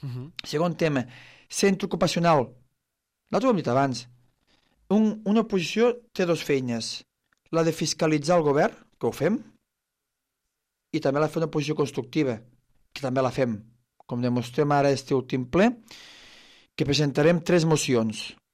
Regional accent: L'Ametlla de Mar, Catalonia, Spain; soc de la Cala, soc regidor d'este poble

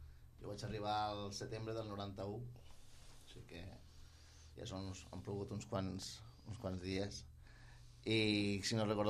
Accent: Sabadell, Catalonia, Spain; jo venia de Sabadell, sóc de Sabadell

